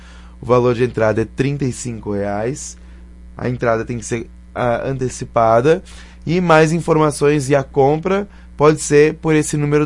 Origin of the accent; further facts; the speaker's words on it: Caxias, Brazil; mais a Andy e eu, que somos daqui de Caxias.